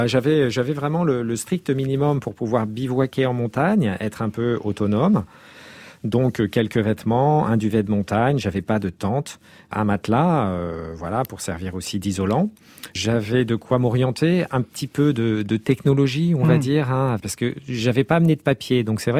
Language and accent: French; Cameroon; born there; Alors, moi, je suis né en Afrique, donc c'est vrai que c'est des paysages très différents. En Afrique équatoriale, au Cameroun